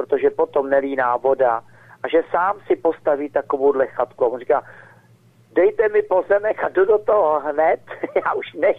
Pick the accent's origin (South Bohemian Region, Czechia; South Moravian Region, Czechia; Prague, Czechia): Prague, Czechia; aký som já Pražák